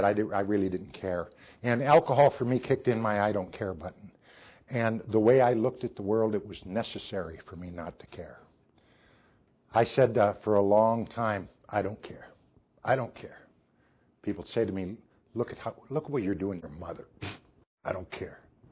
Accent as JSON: {"language": "English", "town": "Davenport", "region": "Iowa", "country": "United States", "tie": "born or raised there", "said": "I was raised in Davenport, Iowa, but I drank for some other reasons too."}